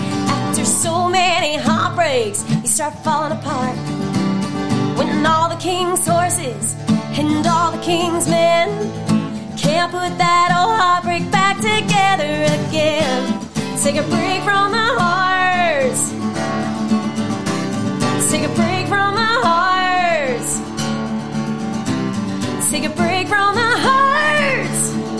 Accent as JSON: {"language": "English", "town": "Hernando", "region": "Mississippi", "country": "United States", "tie": "born or raised there", "also_born_or_lived": "Memphis", "said": "So I was born in Memphis and raised right outside of Memphis in a little town called Hernando, Mississippi."}